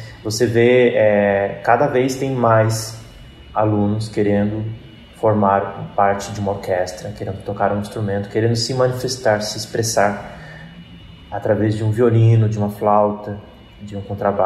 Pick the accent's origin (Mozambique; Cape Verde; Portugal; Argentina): Argentina; now in Brazil; Eu nasci no Brasil e cresci na Argentina, que é o lugar onde minha família vem.